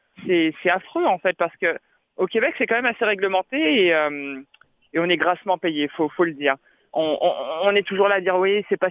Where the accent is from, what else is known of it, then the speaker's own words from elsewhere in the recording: Melun, Île-de-France, France; Donc, ça se passe à Melun, dans ma ville natale.